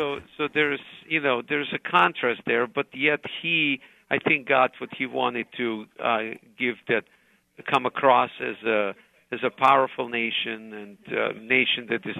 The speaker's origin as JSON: {"language": "English", "region": "Black Sea coast", "country": "Russia", "tie": "born or raised there", "said": "I grew up on the Black Sea, so I know it's a warm part of the country"}